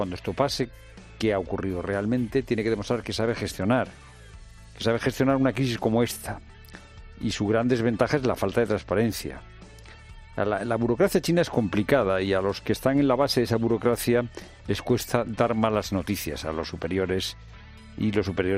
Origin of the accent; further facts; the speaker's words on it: Spain; somos los españoles